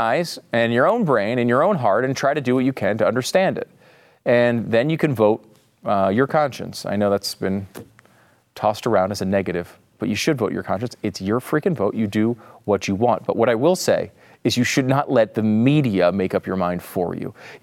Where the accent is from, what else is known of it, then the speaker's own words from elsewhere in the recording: Connecticut, United States; I'm from Connecticut. I never say "y'all."